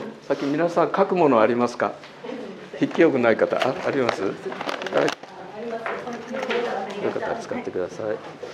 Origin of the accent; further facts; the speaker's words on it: Kyoto, Japan; now in Miyazu, Japan; 実は私は京都市の出身でして、宮津に移住してきて今4年目に入りました。